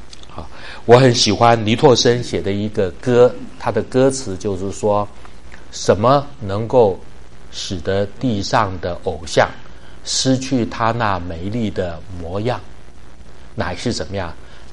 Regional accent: China; 我们中国人说曾经沧海怎么样难为水

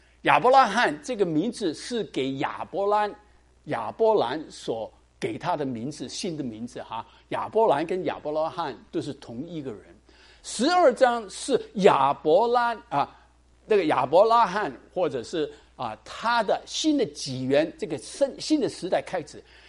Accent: China; 我们中国人是文化在哪里开始啊？黄河，对不对啊？

